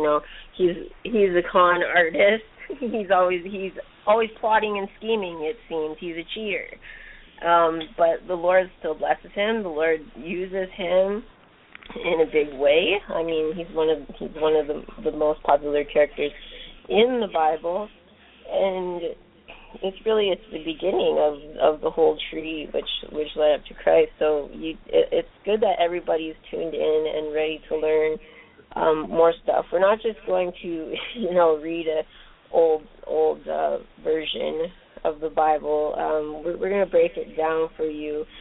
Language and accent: English; England, United Kingdom; Sorry, I'm horribly English, and not even the good kind, no.